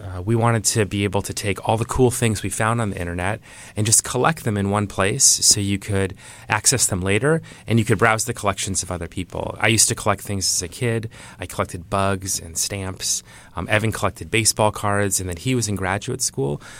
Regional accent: Iowa, United States; So a lot of people from the Midwest. I grew up in Iowa.

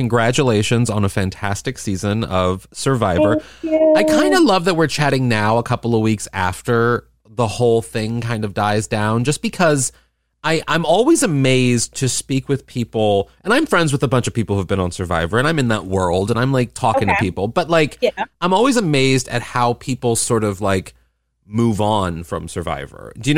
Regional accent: St. Louis, Missouri, United States; not just because we're both from St. Louis, Missouri. Thank you very much, 314 forever.

